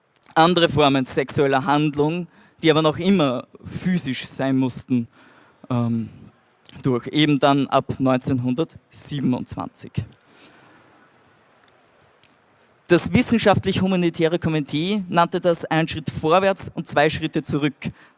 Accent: Austria; Wie schon erwähnt wurde, komme ich aus Österreich

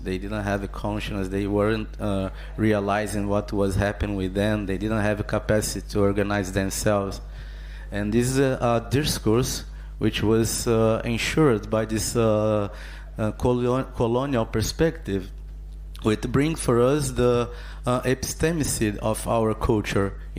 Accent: Rio de Janeiro, Brazil; English is a second language; I'm from Rio de Janeiro as well.

